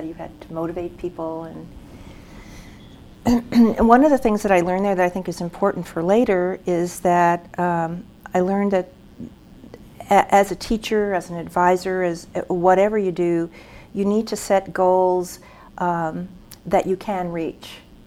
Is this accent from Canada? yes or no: no; New York, United States; Okay, well, I grew up in New York.